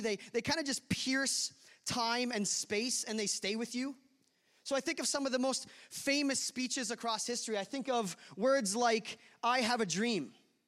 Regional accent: Ontario, Canada; I am an Ontario boy, so I am Canadian. I am from Ontario

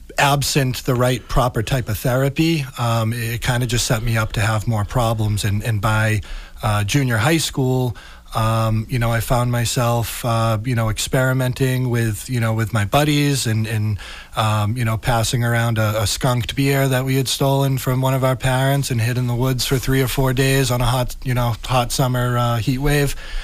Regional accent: Pembroke, Massachusetts, United States; Which is where I grew up. I grew up in Pembroke and barely made it out of high school.

